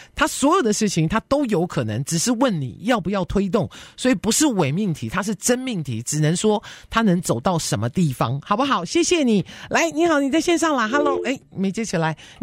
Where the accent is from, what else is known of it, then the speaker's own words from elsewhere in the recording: Taiwan; 这个我是从台湾来的